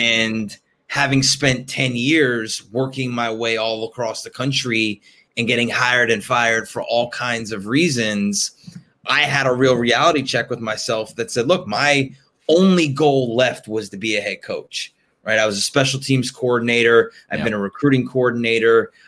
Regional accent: Florida, United States; born there; But I was born in South Florida. So I was, you know, moving towards that lineage of rooting for my home teams.

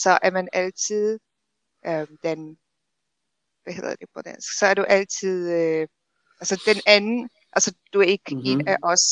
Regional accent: Poland; Danish is a second language; jeg er 28 år gammel, og jeg kommer fra Polen.

